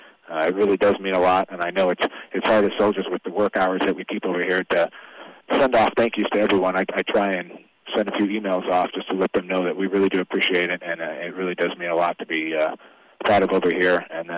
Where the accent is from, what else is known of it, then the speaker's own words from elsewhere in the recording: Iowa City, Iowa, United States; I am actually from Iowa City, so a big Hawkeye fan